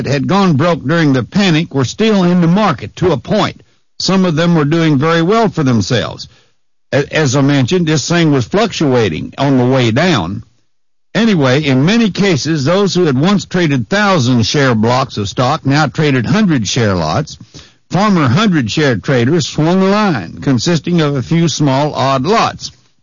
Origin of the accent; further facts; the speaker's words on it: California, Missouri, United States; When I grew up in California, Missouri, I'm just thinking how many outdoor privies are right in our neighborhood.